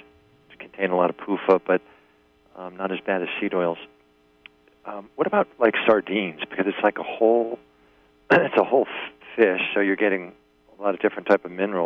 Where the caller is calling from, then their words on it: New York, United States; From New York.